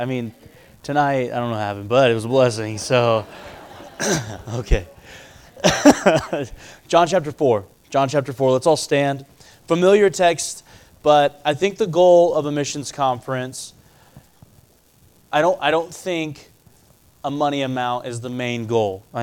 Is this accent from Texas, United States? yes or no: yes; Texas, United States; She's from Washington. I'm from Texas.